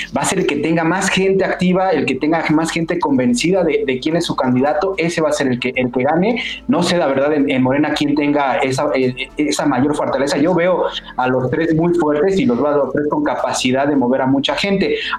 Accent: Mexico; A mí como mexicano no me convence, no me ha convencido nunca.

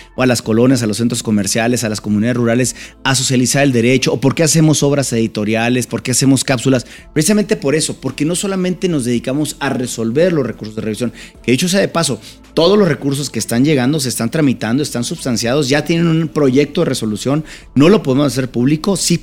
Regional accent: Mexicali, Baja California, Mexico; now in Mexico City, Mexico; Yo vengo de Baja California, de un municipio de Mexicali, Baja California, y es muy común las tienditas como aquí en la Ciudad de México

